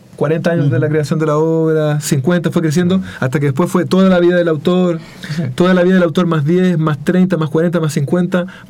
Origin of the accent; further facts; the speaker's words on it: Chile; también corresponde que a mí como chileno se me reconozca